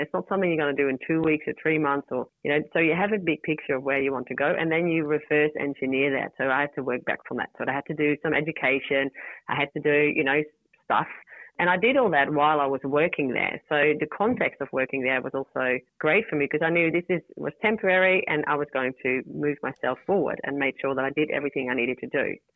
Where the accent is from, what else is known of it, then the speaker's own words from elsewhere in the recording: Netherlands; English is a second language; moved away as an adult; now in Australia; I have a slight accent, and because I'm Dutch from origin. So I moved to Australia because I fell in love with my husband, and we lived in Europe for a little while, and we moved into Australia.